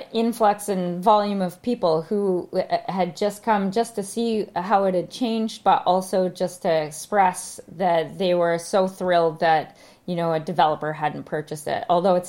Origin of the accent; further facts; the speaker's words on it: Alberta, Canada; I grew up in Alberta, so I can handle the cold.